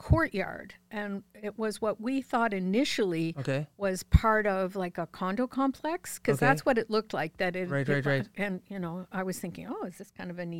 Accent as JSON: {"language": "English", "region": "Nova Scotia", "country": "Canada", "said": "Cape Breton Island."}